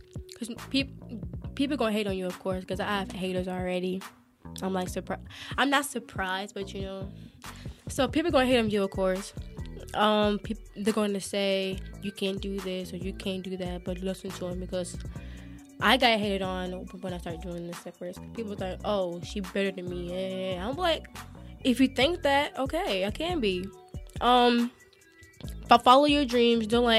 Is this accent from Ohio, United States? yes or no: no; Indianapolis, Indiana, United States; I was an indie because I'm from Indianapolis, Indiana.